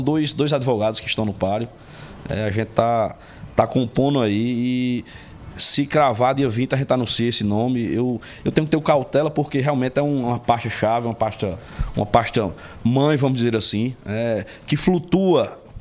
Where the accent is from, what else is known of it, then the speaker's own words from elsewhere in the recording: Sousa, Paraíba, Brazil; participo dessa intervenção não como prefeito eleito de Souza, mas como sertanejo, como filho do sertão